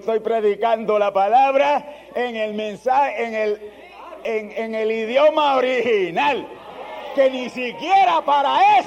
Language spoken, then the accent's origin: Spanish; Spain; Yo soy español. Usted es español. Y no hemos nacido ni por allá, por Islas Canarias, ni ningún sitio de eso.